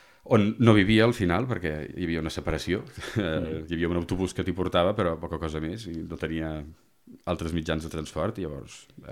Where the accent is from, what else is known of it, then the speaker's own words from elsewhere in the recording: Tarragona, Catalonia, Spain; now in Barcelona, Spain; Soc de Tarragona, de fet, estrictament del barri de Sant Pere i Sant Pau, que és un barri que he odiat i he estimat molt a la vegada, i sí, vaig passar, com qui diu, de Sant Pere i Sant Pau a Barcelona, no?